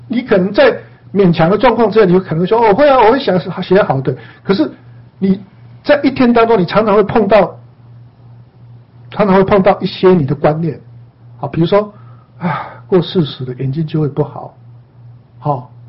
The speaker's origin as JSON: {"language": "Chinese", "region": "Yilan County", "country": "Taiwan", "said": "是我们宜兰人"}